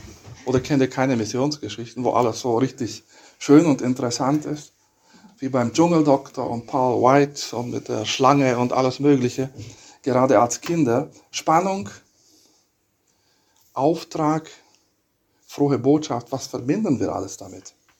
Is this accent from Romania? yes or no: yes; Romania; ich bin in Rumänien im Kommunismus aufgewachsen